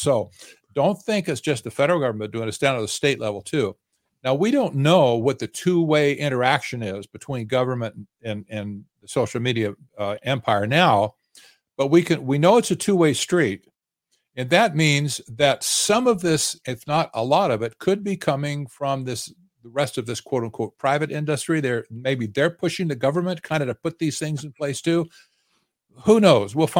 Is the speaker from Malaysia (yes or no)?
no; Arizona, United States; I'm from Arizona, if everybody doesn't know that.